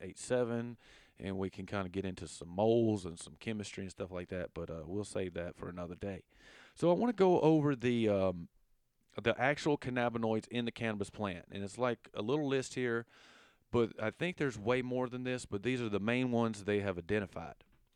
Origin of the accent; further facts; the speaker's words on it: the South, United States; accent: southern; CBG, I have a hard time saying that with my southern accent.